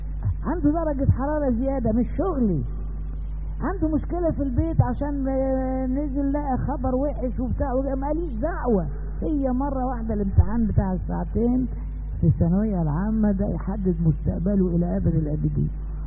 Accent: Egypt; في بلدنا مصر ام الدنيا،

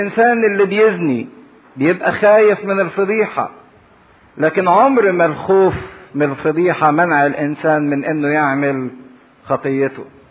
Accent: Upper Egypt, Egypt; احنا عندنا في الصعيد

